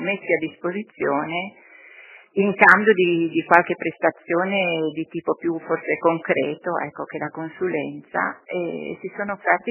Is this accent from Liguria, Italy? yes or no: yes; Genoa, Liguria, Italy; now in Caserta, Italy; Io sono genovese, ma vivo qui da una ventina d'anni